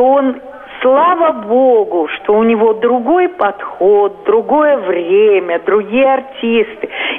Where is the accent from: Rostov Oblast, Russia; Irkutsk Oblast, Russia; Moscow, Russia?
Moscow, Russia; я из Москвы.